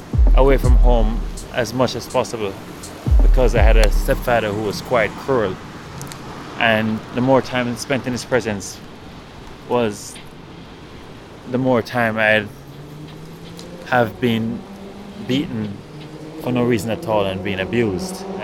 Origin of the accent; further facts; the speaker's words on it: Jamaica; accent: Jamaican; Maybe it was something in the way I approached him, maybe something in my Jamaican accent threw him off, who knows?